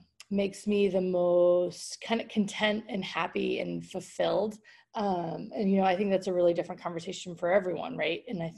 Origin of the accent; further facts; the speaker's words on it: Massachusetts, United States; moved away as an adult; now in Baltimore, United States; I live in Baltimore City with my family. I have a almost 11-year-old daughter, and I grew up in Massachusetts, but have kind of lived here now my adult life down in Maryland.